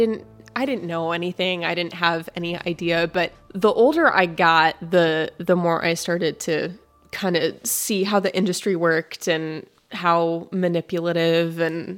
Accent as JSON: {"language": "English", "town": "Findlay", "region": "Ohio", "country": "United States", "tie": "born or raised there", "also_born_or_lived": "Los Angeles", "said": "I'm originally from Findlay. I grew up here for most of my life, and then, well, until I was six. And then I moved out to Los Angeles with my mom, and we spent about 10 years out in Los Angeles"}